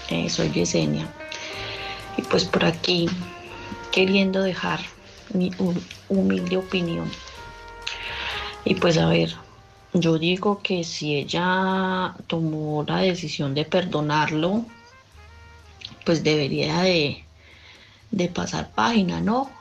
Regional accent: Colombia; now in Madrid, Spain; Nosotros somos colombianos. Hace aproximadamente 6 años nos vinimos para acá, para Madrid, con nuestros 2 hijos.

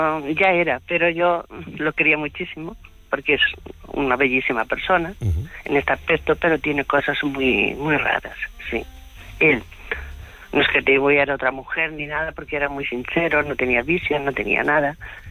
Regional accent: Huelva, Andalusia, Spain; tengo 45 años y soy de Huelva.

